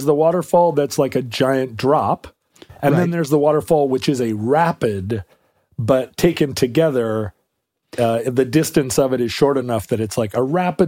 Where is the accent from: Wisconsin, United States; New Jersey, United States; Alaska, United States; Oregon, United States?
Alaska, United States; I'm from Alaska. I've seen as many waterfalls as you've had hot dinners.